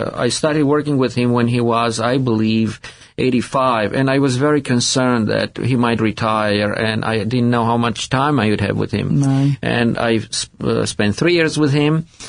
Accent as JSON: {"language": "English", "country": "Romania", "tie": "born or raised there", "second_language": "English", "said": "As a kid, growing up in Romania"}